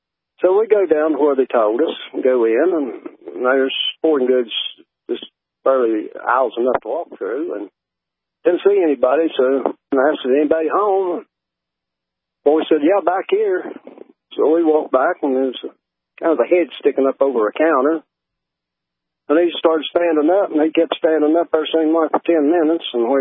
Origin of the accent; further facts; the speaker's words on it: West Virginia, United States; where are you from? Well, West Virginia.